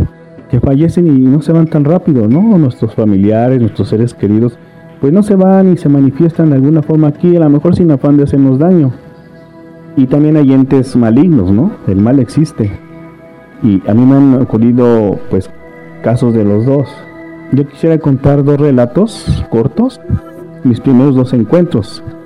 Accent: Mexico City, Mexico; Soy de aquí, de la Ciudad de México.

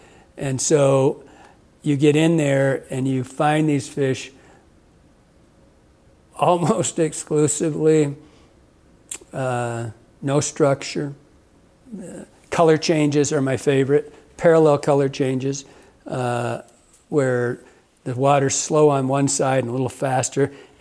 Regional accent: Michigan, United States; But growing up in Michigan with all the log jams, you know, it was a, that was a climax white pine forest and totally, totally clear cut.

